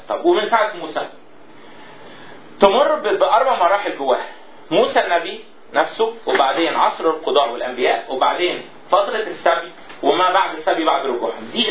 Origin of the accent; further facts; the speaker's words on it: Upper Egypt, Egypt; لغايه دلوقتي عندنا في الصعيد يقول لك عيله مين